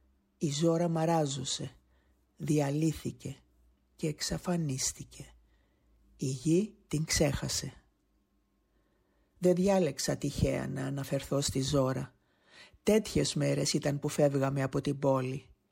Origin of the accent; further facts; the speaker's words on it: Famagusta, Famagusta District, Cyprus; Οι αναφορές στη Ζόρα ταιριάζουν απόλυτα στην πόλη μου, την Αμόχωστο της Κύπρου.